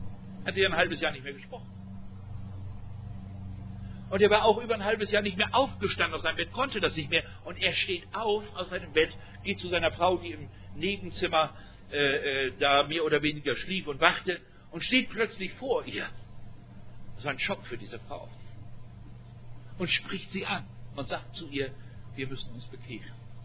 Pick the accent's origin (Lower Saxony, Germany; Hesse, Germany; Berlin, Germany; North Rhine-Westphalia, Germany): North Rhine-Westphalia, Germany; Dortmund; Und er hat in meiner Heimatstadt in Dortmund